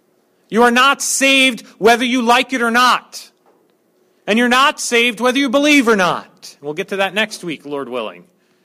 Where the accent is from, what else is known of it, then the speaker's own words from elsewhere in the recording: Montana, United States; because I was from Montana, and I would go to Jersey for the summers